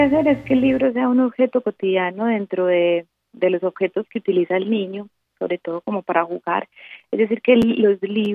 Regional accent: Colombia; de lo que vivimos como colombianos

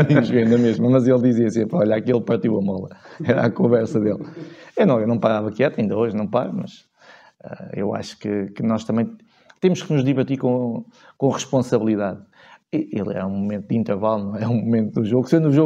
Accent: Torres Vedras, Lisbon, Portugal; Continuo igual, é a minha terra, e sou agradecido

